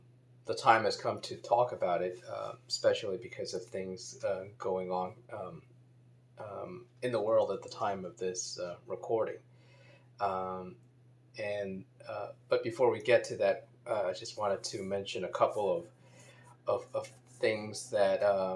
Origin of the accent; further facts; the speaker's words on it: Baltimore, Maryland, United States; I grew up in Baltimore in Maryland, and I used to be a University of Maryland Terrapins fan.